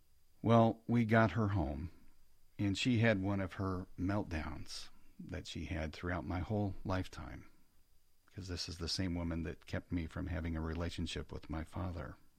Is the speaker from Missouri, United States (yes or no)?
yes; Kansas City, Missouri, United States; But, you know, I grew up in Kansas City, and a family of smokers.